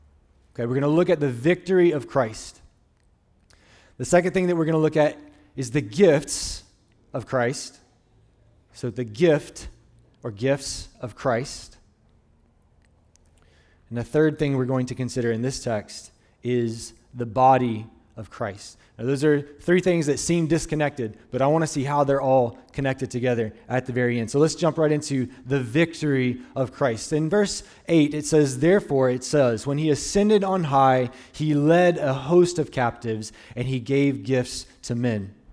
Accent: Deep South, United States; I'm born and raised in the Deep South

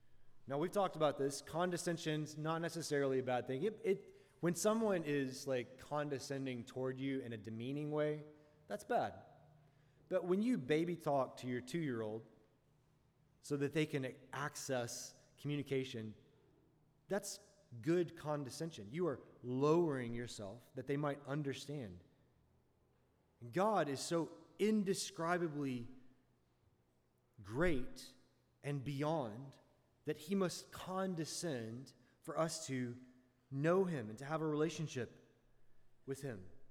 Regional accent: Deep South, United States; So I grew up in the Deep South. And in the Deep South, you never really like get a vast view of anything because it's just small rolling hills and pine trees.

